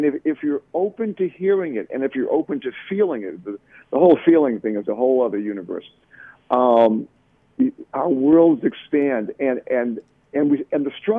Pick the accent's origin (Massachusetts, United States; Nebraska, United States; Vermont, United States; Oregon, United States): Massachusetts, United States; Boston; like I'm from Boston, the Boston Red Sox. And, of course, we all love the Red Sox. But I'm a guy, I grew up in New England. I was brought up in a Jewish family, went to an Ivy League school.